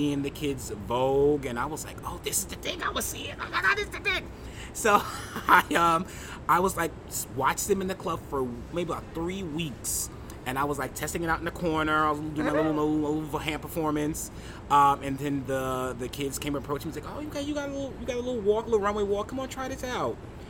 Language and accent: English; Brooklyn, New York, United States; I'm from Brooklyn. What neighborhood? Originally Crown Heights, but it's rebranded as Ocean Hill, so same team.